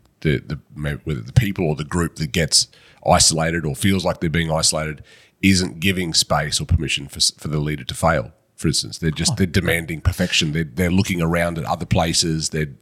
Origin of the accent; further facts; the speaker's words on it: Australia; I'm very Australian